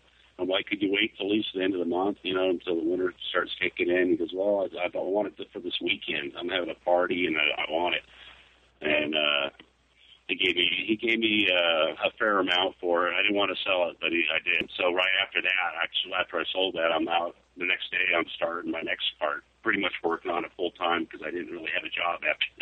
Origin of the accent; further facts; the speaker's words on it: Alaska, United States; Just the opposite, though. I was born and raised in Alaska.